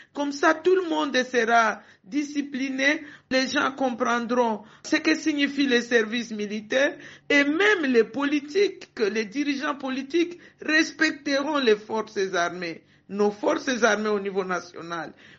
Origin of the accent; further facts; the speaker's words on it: DR Congo; Je suis de la RDC